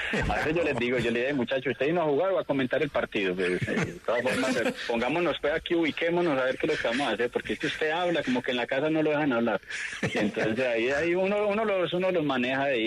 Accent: Remedios, Antioquia, Colombia; ¿Es verdad que vos sos de Remedio? Y yo le decía: sí, yo soy de Remedio.

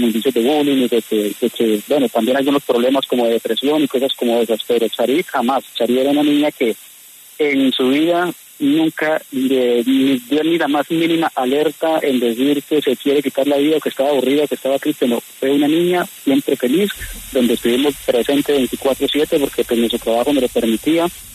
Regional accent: Bogotá, Colombia; moved away as an adult; also born or lived in Santiago, Chile; now in Jaén, Spain; Soy de Bogotá, precisamente, mi mujer es de Medellín, pero antes de llegar acá, llevaba 10 años viviendo en Santiago de Chile.

